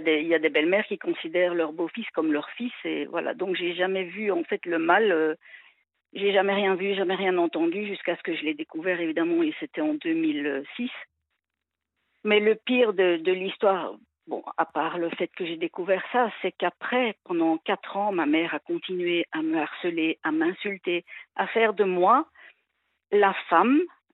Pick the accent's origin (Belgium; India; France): Belgium; parce qu'à l'époque je vivais en Belgique, je suis belge à la base.